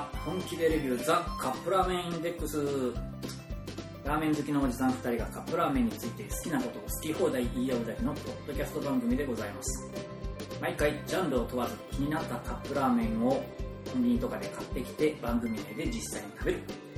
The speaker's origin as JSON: {"language": "Japanese", "region": "Gifu", "country": "Japan", "said": "岐阜県。"}